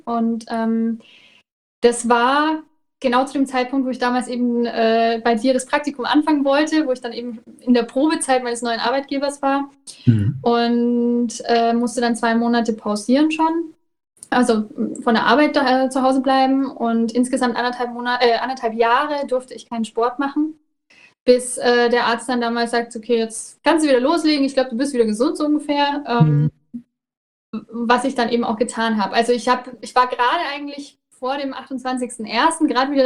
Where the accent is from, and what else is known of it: Nuremberg, Bavaria, Germany